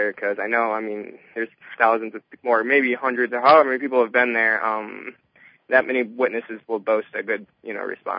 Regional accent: Cleveland, Ohio, United States; I'm from Cleveland, Ohio

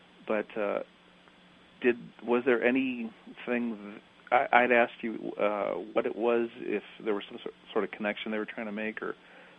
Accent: Ohio, United States; because I grew up in Ohio, near Cleveland, as a matter of fact, right within a half a mile with Lake Erie

